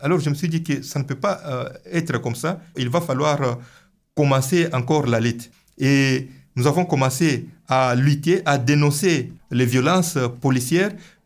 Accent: Mbuji-Mayi, Kasaï-Oriental, DR Congo; je viens de la ville d'Mbujmay. Mbujmay est connue comme une capitale mondiale du diamant

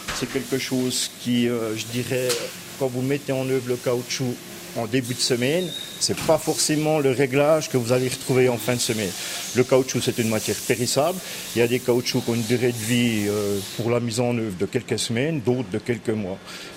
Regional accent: Jura, Switzerland; donc moi, je viens de d'Ajoie.

